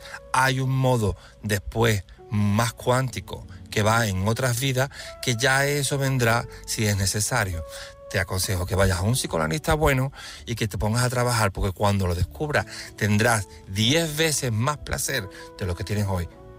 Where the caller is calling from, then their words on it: Seville, Andalusia, Spain; de Sevilla